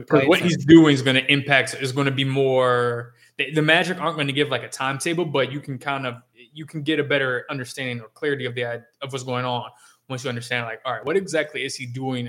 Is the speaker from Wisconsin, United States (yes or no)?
no; Chicago, Illinois, United States; moved away as an adult; now in Florida, United States; I grew up in Chicago and the Chicagoland area. moved to South Florida in September 2019.